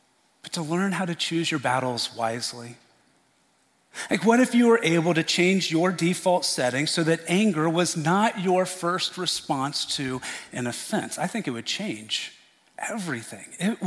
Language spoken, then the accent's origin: English; Indiana, United States; I am from Indiana. And fail and fail, fail and fail, they can sound a lot alike, you know, and depending on where you are.